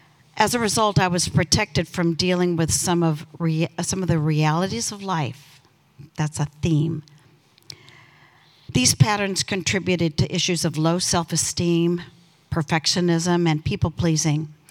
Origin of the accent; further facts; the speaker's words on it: Lincoln, Nebraska, United States; I grew up in Lincoln, Nebraska, in a secure, church-going family with seemingly no issues.